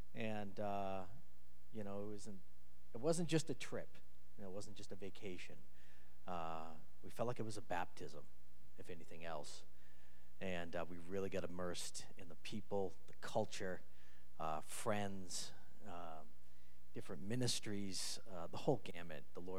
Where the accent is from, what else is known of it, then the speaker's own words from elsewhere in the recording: Wakefield, Massachusetts, United States; He's actually from the town I grew up in Boston. He lives from Lynn. I'm from Wakefield, so it's really interesting.